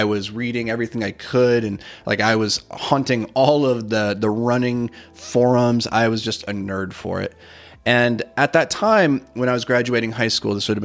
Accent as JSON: {"language": "English", "town": "Rockford", "region": "Minnesota", "country": "United States", "said": "Actually, he was from Rockford, Michigan, and I was from Rockford, Minnesota."}